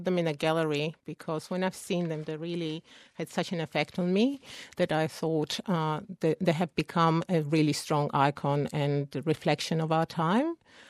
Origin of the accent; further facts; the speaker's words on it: Georgia; now in Australia; I guess growing up in Georgia in 91, we had civil war, and that had a huge impact on me. And coming to Australia, feeling quite safe, I think, living here for 20 years